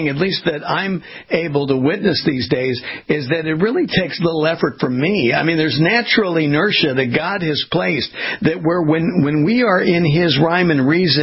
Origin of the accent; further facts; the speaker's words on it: California, United States; being a West Coast boy growing up in California on the waves of Southern California beaches